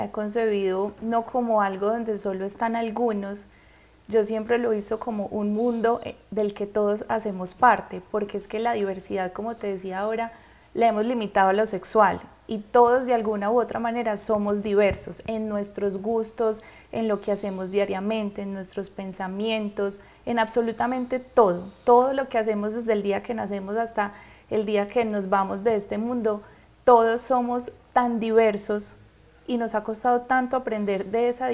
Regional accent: Colombia; Es como los colombianos, todo lo que cargamos cuando vamos a otro lugar.

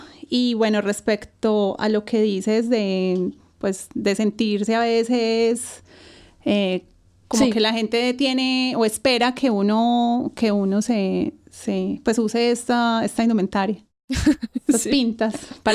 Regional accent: Colombia; uno piensa, pues eso puede ser algo muy de nosotros, como latino, colombianos, muy cultural, muy, muy latino.

